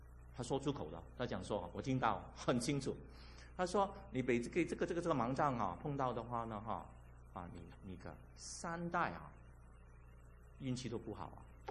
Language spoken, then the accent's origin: Chinese; Hong Kong; 我在那时候我在香港长大哈